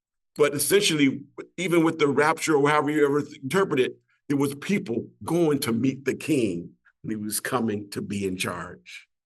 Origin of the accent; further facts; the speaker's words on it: Chicago, Illinois, United States; So, like I said, I grew up in Chicago. Every block is an eighth of a mile. Everything is set up this way. It's a grid.